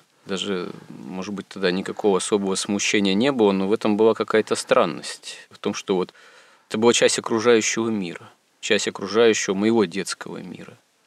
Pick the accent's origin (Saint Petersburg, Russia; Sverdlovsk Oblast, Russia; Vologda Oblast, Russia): Sverdlovsk Oblast, Russia; Yekaterinburg; Я сам родом из Свердловска, бывшего ныне Екатеринбурга, и даже эти места представляю себе.